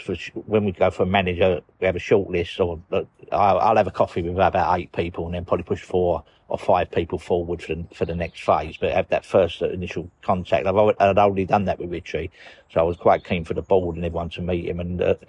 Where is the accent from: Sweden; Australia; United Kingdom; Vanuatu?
United Kingdom; Newham, London; I was brought up in West Ham in Newham.